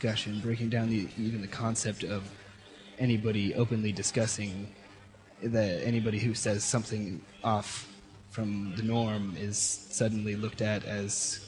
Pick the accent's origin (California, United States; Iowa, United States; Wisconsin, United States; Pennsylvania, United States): Iowa, United States; Des Moines; now in Portland, United States; Well, I came from Des Moines, Iowa about just over 2 weeks ago.